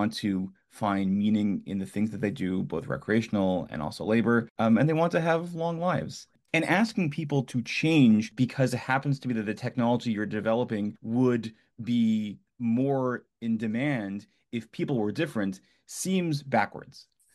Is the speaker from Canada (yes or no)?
yes; Canada; I grew up in Canada.